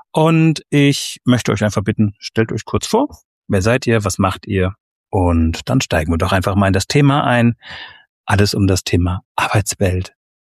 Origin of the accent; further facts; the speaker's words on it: Hesse, Germany; ich bin Hesse